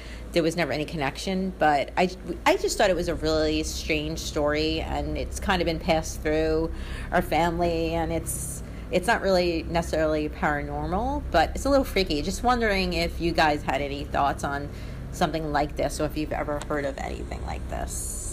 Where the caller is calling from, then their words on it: Brooklyn, New York, United States; I'm calling from Brooklyn.